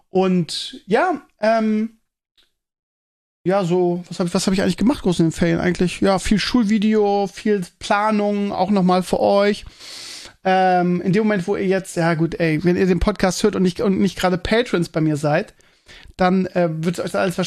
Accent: Northern Germany, Germany; als Norddeutscher ist es immer so

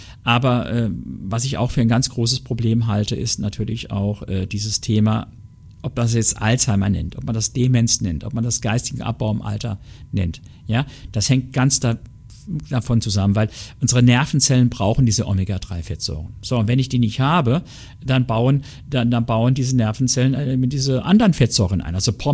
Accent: Saarland, Germany; ich bin ein echter Saarländer

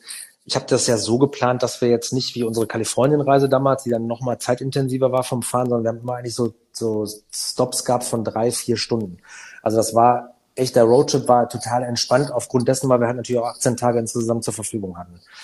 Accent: Germany; dann bin ich lieber oberflächlich als gar nicht freundlich, wie wir manchmal auch sein können als Deutsche.

